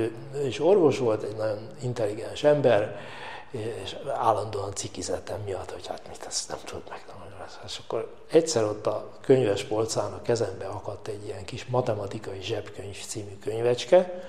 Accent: Budapest, Hungary; born there; Én Budapesten születtem

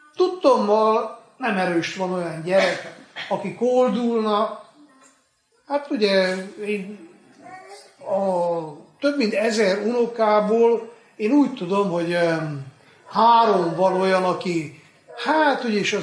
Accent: Székely Land, Romania; De én azt hiszem, hogy mi Székelyföldön így nőttünk fel, hogy odafigyeltünk egymásra, megfogtuk egymás kezét, segítettünk egymásnak.

